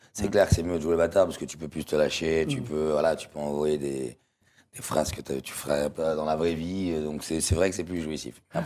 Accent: Lyon, Auvergne-Rhône-Alpes, France; Moi je viens de Lyon, des quartiers assez sensibles.

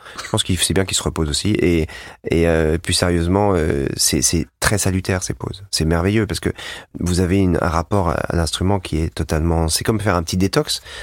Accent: Auvergne-Rhône-Alpes, France; alors on vient tous les deux de la Savoie

